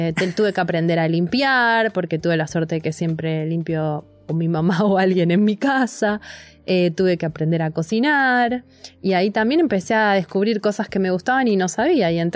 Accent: Buenos Aires, Argentina; born there; Yo no soy de allá, nací en Buenos Aires.

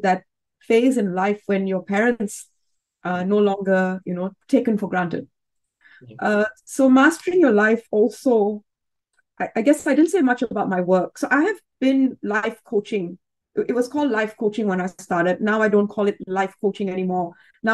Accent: Singapore; So I was born here in Singapore, so I'm actually dialing in from Singapore. I was born here, which many people find surprising. Of course, I have Indian parents

